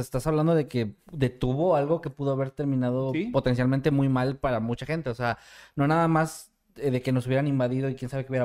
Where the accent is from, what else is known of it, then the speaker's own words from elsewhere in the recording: Mexico; también me llena de orgullo como mexicano decir